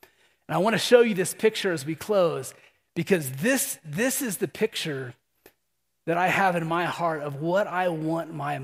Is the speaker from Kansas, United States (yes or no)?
yes; Kansas, United States; Now, I mentioned I was from Kansas. Oftentimes, when people find out I'm from Kansas, they usually say the same thing.